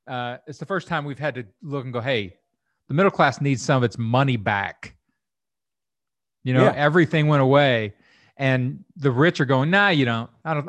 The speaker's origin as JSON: {"language": "English", "region": "Kentucky", "country": "United States", "said": "I'm from Kentucky. Like, I came from no money and no education and everything."}